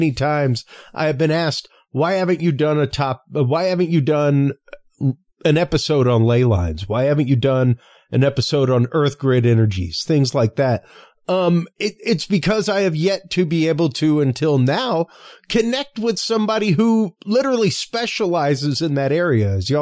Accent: Galveston, Texas, United States; Growing up in the Bay of Yoho, near Galveston, it's what I always called the Bay of Yoho.

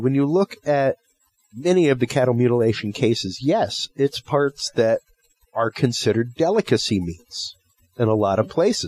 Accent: Louisiana, United States; And it's interesting because I'm Cajun.

